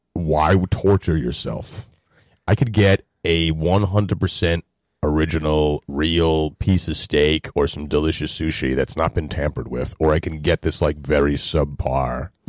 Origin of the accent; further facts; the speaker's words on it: Brooklyn, New York, United States; I used to eat pizza growing up in Brooklyn every day.